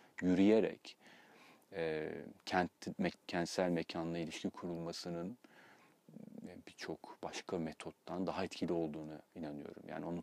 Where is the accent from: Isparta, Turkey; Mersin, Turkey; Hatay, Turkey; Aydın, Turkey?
Mersin, Turkey; also born or lived in Istanbul; yani çok uzun süredir burada yaşıyorum. Ama kendimi bildim bileli de, yani çocukluğumdan itibaren de İstanbul'la Mersin'de doğup büyüdüm